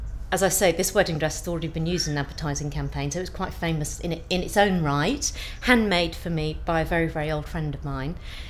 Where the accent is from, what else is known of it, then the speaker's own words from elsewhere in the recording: Hertford Heath, East of England, United Kingdom; My age is 45 and I'm from Hertfordshire, Hertford Heath.